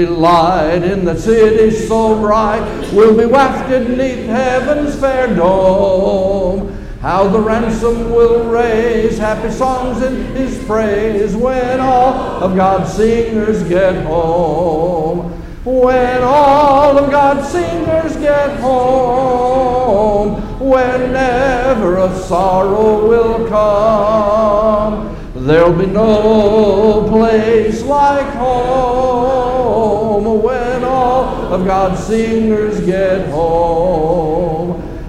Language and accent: English; Clarksville, Tennessee, United States; I believe I was 10 years old, growing up in Clarksville, Tennessee. At the time, we were members of the Madison Street Church of Christ.